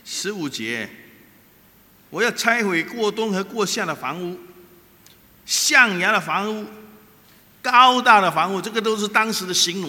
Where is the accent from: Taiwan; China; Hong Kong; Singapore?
Singapore; 我新加坡人也是啊，邻居有了我们也要有啊